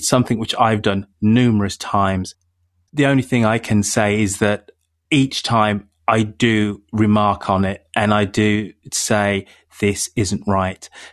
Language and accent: English; United Kingdom; now in United States; I'm a Brit who is in love with some aspects of this crazy country called America. But you know what? I still say God save the Queen.